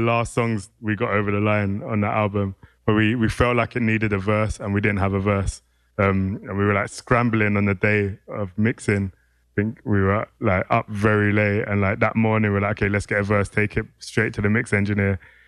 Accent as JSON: {"language": "English", "region": "London", "country": "United Kingdom", "tie": "born or raised there", "said": "I realize I'm very British as well in a lot of ways, but I never necessarily felt like that in London because our community was so big"}